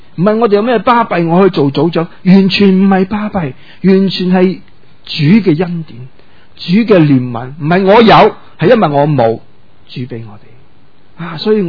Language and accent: Cantonese; Hong Kong; 即是我們香港人哪懂耕田